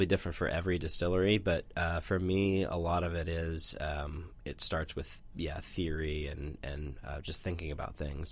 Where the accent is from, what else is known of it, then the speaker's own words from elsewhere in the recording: Indiana, United States; what growing up in Indiana was like, and all the scent memories you have of summer and spring and fall and winter